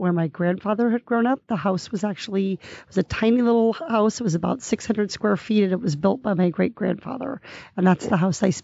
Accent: Fort Dodge, Iowa, United States; born there; Yeah, I was born in Fort Dodge, Iowa. My parents lived in a little town called Eagle Grove.

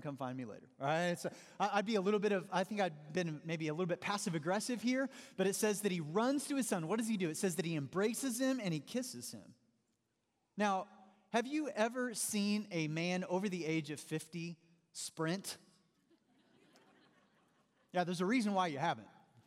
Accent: Missouri, United States; One thing is that we both grew up in Southwest Missouri. Brad Pitt grew up about an hour away from my hometown.

